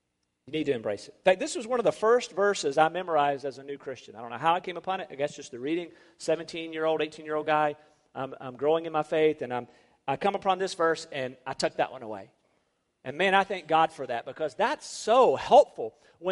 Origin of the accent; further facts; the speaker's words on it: Rocky Mount, North Carolina, United States; If you know my hometown of Rocky Mountain, I'm on the Edgecombe County side, right there near downtown